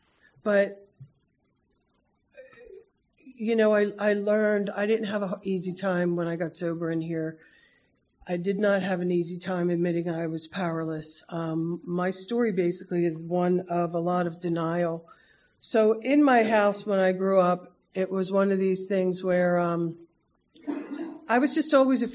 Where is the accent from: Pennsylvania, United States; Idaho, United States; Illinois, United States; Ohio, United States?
Pennsylvania, United States; Philadelphia; I was born in Northeast Philly, raised 5 brothers, sisters, and... it was an alcoholic household